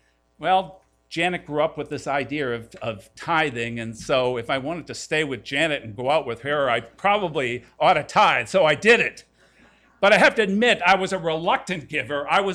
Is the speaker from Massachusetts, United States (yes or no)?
yes; Malden, Massachusetts, United States; I grew up in Malden